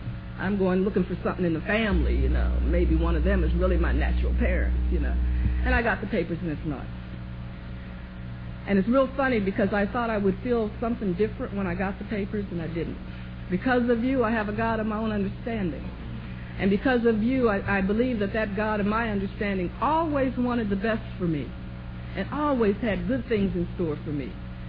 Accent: Columbus, Ohio, United States; born there; I'm 52 years old. I was born in Columbus, Ohio. I swore I'd never go back to Columbus. Been back there 29 years.

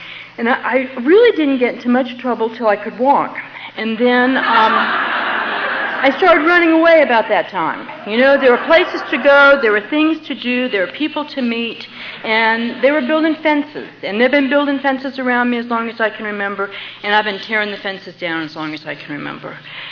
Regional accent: New Orleans, Louisiana, United States; I grew up in New Orleans, and New Orleans is a drinking town.

